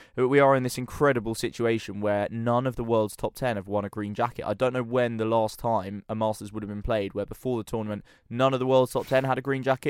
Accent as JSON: {"language": "English", "country": "United Kingdom", "said": "I know being British"}